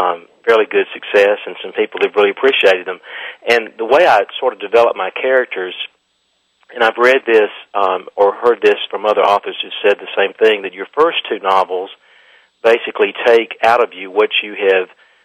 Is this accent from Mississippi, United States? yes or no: yes; Cleveland, Mississippi, United States; people that I had known through growing up in Cleveland, Mississippi, and going to Ole Miss, and going to medical school here in Jackson, Mississippi